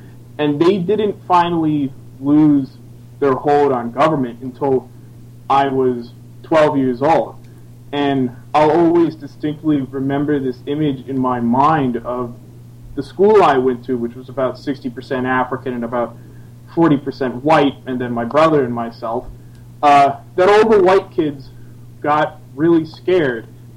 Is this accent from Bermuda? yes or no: yes; Bermuda; She met my father, who's a Bermudian, and promptly moved to Bermuda where I grew up. But growing up in Bermuda was a major politicizing experience in my life, because when I was born, Bermuda was still under a form of like official white minority rule.